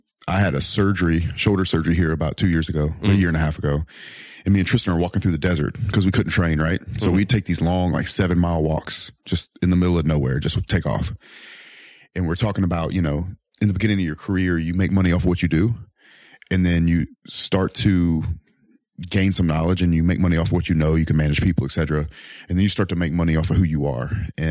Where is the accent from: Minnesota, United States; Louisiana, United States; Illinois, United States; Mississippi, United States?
Louisiana, United States; South Louisiana. Yeah. You ever been to Louisiana?